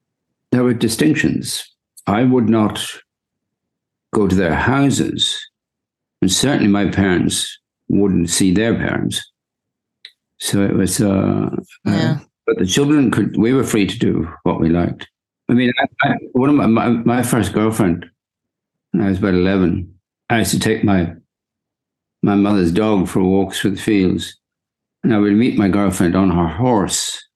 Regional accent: Wexford, Leinster, Ireland; There was that growing up in Wexford, but yes, it was a happy childhood.

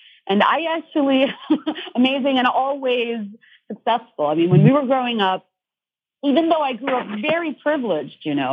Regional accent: Dhaka, Dhaka Division, Bangladesh; I grew up in Bangladesh, which is Dhaka, Bangladesh, which is right next to, it's a small country right next to India

